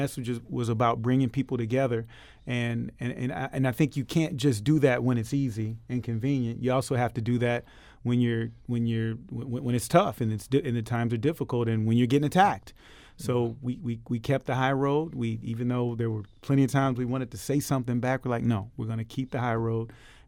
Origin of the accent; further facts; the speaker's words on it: Florissant, Missouri, United States; now in Ferguson, United States; So I grew up in the Florissant area, you know, close to Ferguson. So that was where I grew up. I moved back to Ferguson about 4 or 5 years ago